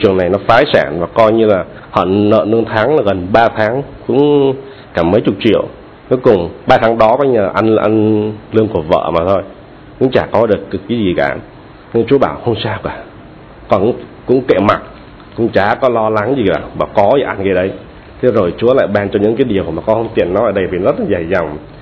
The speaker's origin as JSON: {"language": "Vietnamese", "region": "Dong Nai", "country": "Vietnam", "tie": "born or raised there", "said": "quê con, quê gốc ở Hà Nam Ninh, và quê bố mẹ con di cư vào Đồng Nai năm 54 ở huyện Thống Nhất, nơi mà nổi tiếng với nhiều nhà thờ. Tuy nhiên đi đạo từ hồi nhỏ đến lớn"}